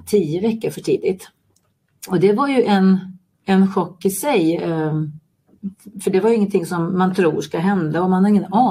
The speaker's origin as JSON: {"language": "Swedish", "region": "Värmland", "country": "Sweden", "lives_now": "Stockholm, Sweden", "said": "Nej, jag kommer från Värmland."}